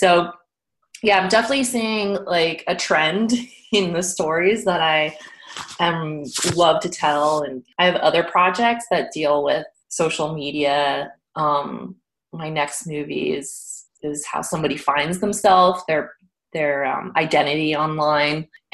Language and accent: English; California, United States; also born or lived in New York; I'd lived in New York for almost 19 years. And then I finally did the move to LA without a job. And I'm from California